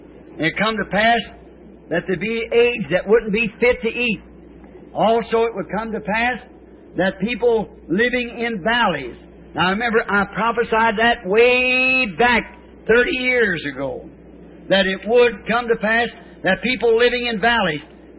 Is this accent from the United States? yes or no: yes; the South, United States; I'm a Southerner. I was born across the river yonder, but I'm like Abraham Lincoln.